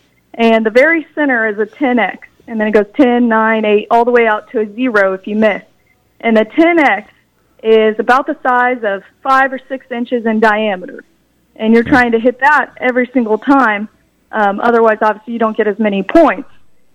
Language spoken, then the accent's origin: English; Emporia, Kansas, United States; I grew up here in Emporia and participating in the Lyon County 4-H Shooting Sports Program.